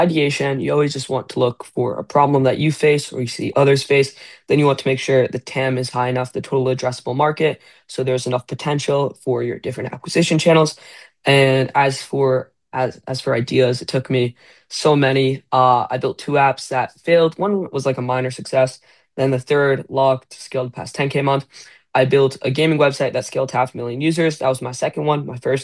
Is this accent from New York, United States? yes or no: yes; New York, United States; I'm from New York.